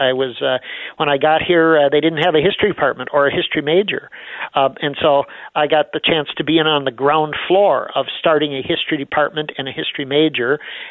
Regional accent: Midwest, United States; part of it has to do with the fact that I'm from the Midwest.

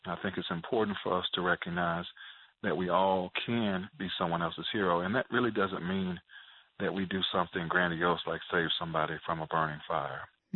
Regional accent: Atlanta, Georgia, United States; I think that I grew up in Atlanta, a city that is absolutely wonderful, and I think one of the world's greatest cities.

